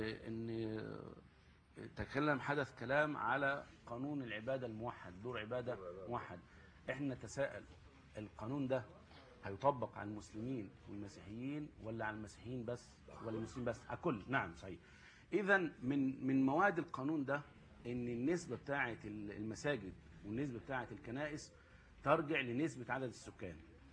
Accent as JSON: {"language": "Arabic", "town": "Shubra", "region": "Cairo Governorate", "country": "Egypt", "said": "انا اساسا في 100 نص، لكن انا من شبرا اساسا."}